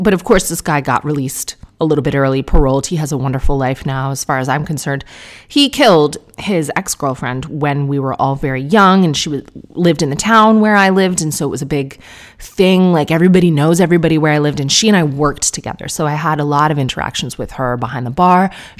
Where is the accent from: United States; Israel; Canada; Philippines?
Canada; Difficult for me to say as a Canadian